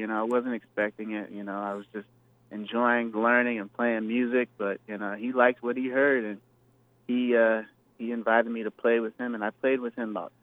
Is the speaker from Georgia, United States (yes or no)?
yes; Marietta, Georgia, United States; obviously I grew up in Marietta, so it's a joy to be able to come back to my home city, home state.